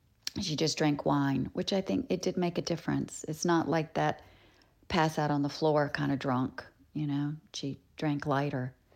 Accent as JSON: {"language": "English", "region": "the South", "country": "United States", "tie": "born or raised there", "said": "Growing up in the South, I think it wasn't uncommon, especially because I'm older"}